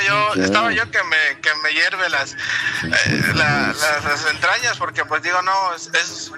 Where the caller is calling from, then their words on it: Mérida, Yucatán, Mexico; Yo soy acá, de Yucatán, de Mérida.